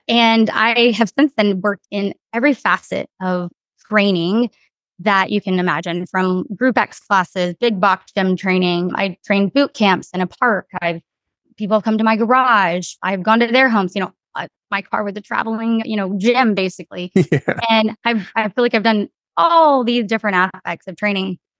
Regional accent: Louisiana, United States; moved away as an adult; I'm from Louisiana. And after the hurricane Rita and Katrina, my program was cut from the university. And I just took a hard pivot. I moved here to Austin, Texas, and I'm still here almost 18 years later

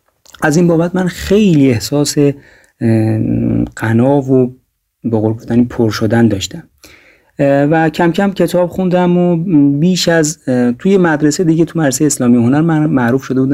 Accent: Qom, Iran; با نویسندگان و اساتید خوب ایرانی داخلی، یعنی اون شهر خودمون قم

